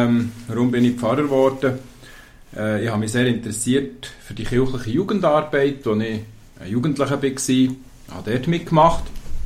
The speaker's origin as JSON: {"language": "German", "town": "Spiez", "region": "Bern", "country": "Switzerland", "tie": "born or raised there", "also_born_or_lived": "Engadin", "lives_now": "Kerzers, Switzerland", "said": "Ich wohne jetzt 9 Jahre, also ich wohne 9 Jahre zu Kerzers. Vorher war ich 2 Jahre im Engadin und noch vorher zu Bern und aufgewachsen bin ich in Spiez."}